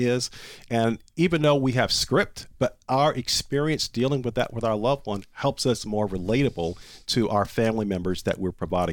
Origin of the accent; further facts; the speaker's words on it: Norfolk, Virginia, United States; to have a bigger event in the city of Norfolk, my hometown, at that core area where there's so many services needed.